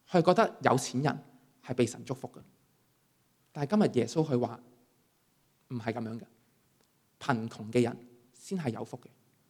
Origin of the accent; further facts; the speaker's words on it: China; 我想我们中国人就最明白什么是福气了